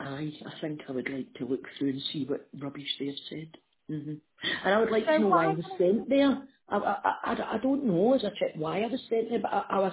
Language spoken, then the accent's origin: English; Glasgow, Scotland, United Kingdom; Yeah, it's in Glasgow. It's a very deprived area where it was back then.